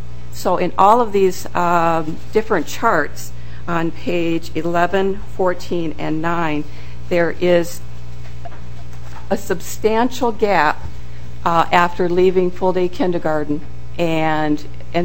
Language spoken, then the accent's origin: English; Burnsville, Minnesota, United States; I am from Burnsville, and I saw this on the schedule